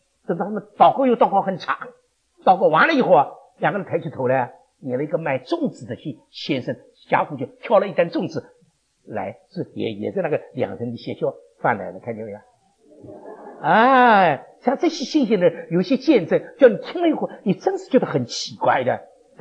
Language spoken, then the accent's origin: Chinese; Shanghai, China; 我们上海人最不喜欢听见这个字"死"这个字。哎呀，我曾经在上海的那个香港的那个教会里面呢，大半的人都是上海人，所以为着这样的缘故，我广东话学不好。